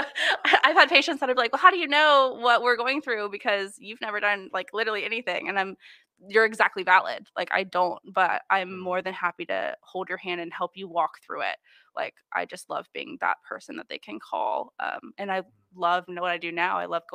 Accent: Waynesboro, Virginia, United States; I was getting married where I grew up in Waynesboro.

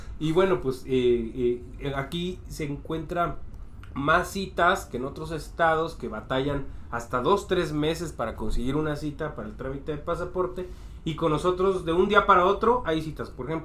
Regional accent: Mexico; Se nos da un valor mayor como mexicanos.

